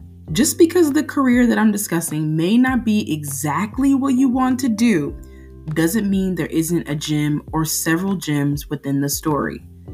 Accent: Houston, Texas, United States; just growing up in South Texas. Was it South Texas? Houston, Texas.

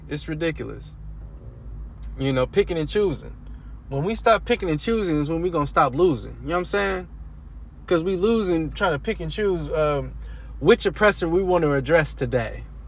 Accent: Oakland, California, United States; Nigga, I'm from Oakland.

